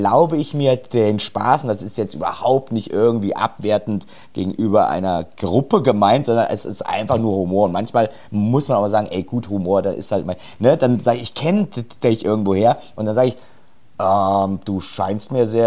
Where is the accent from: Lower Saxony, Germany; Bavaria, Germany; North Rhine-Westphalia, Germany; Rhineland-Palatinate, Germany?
North Rhine-Westphalia, Germany; Cologne; Ne, ich bin ja aus der Hauptstadt. Ne, Köln ist ja die europäische Hauptstadt.